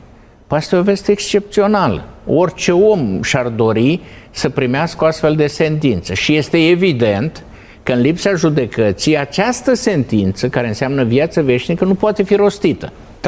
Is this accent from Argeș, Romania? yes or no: no; Suceava County, Romania; Eu sunt bucovinean. La mine acolo, unde te duci, vezi picturile de pe mănăstiri.